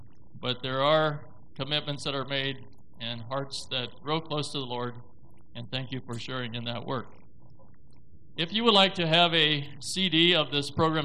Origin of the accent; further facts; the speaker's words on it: Michigan, United States; my dear wife Karen, and … we're from Michigan